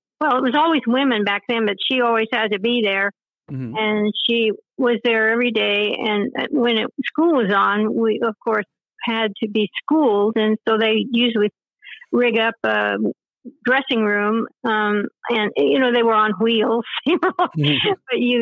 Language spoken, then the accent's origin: English; Hollywood, California, United States; I was born and raised in Hollywood. It doesn't snow in Hollywood.